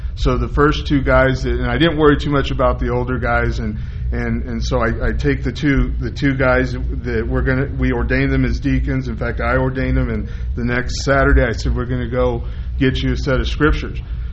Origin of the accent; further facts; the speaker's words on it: Austin, Texas, United States; now in Salt Lake City, United States; I grew up in Austin, Texas, not too far from where you're at, so I didn't know till I was an adult that these were issues to be dealt with.